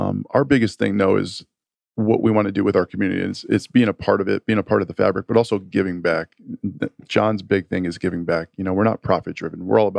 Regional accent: Connecticut, United States; moved away; You know, I come from Connecticut, so we don't really have good barbecue up there.

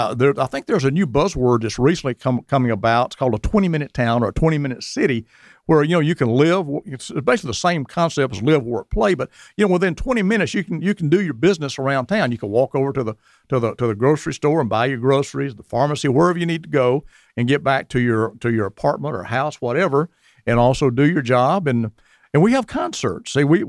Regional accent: Georgia, United States; But actually, I grew up in Gwinnett County. I was born right here in Gwinnett County at Joan Glancy Memorial Hospital

